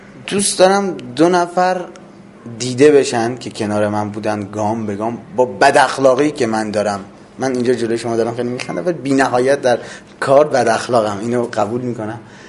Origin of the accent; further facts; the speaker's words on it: Yazd, Iran; accent: Yazdi; also born or lived in Khuzestan; من اصیلا خوزستانیم، بوشهریو ما اونو عوضیه، ولی حالا نگید کلاس گذاشته تو اینا یزدی گف میزنم چون تو یزد بزرگ شدم.